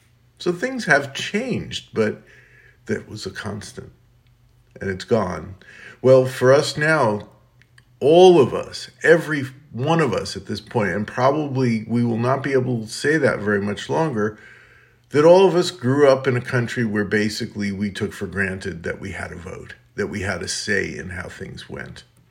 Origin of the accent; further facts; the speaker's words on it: United States; Basically, I'm an American and you have more of a right to have a gun than you do to have a body